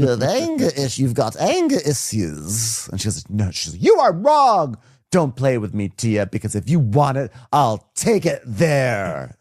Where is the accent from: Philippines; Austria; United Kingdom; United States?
United Kingdom; I would spell it with an S and not a Z, because I'm British.